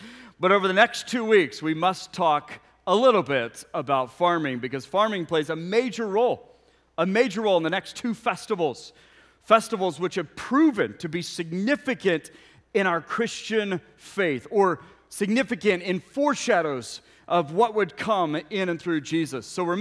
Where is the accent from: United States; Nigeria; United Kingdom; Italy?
United States; Ponca City, Oklahoma; I was like, no, I grew up in Ponca City.